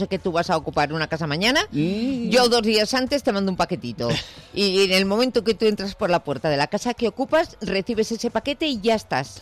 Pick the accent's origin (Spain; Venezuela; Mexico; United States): Spain; Basque Country; Yo soy vasca y me lo conocía.